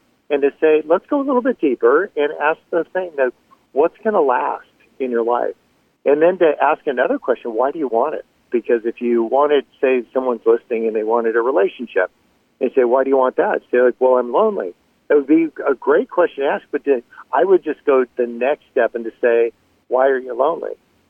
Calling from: San Diego, California, United States; San Diego.

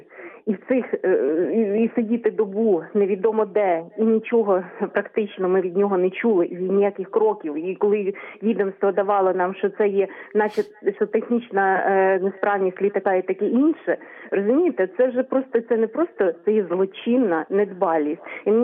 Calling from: Kyiv, Ukraine

